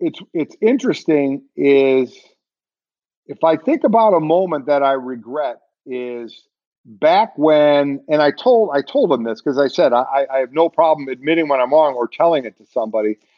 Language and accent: English; Cleveland, Ohio, United States; one for Pittsburgh, one for my hometown of Cleveland.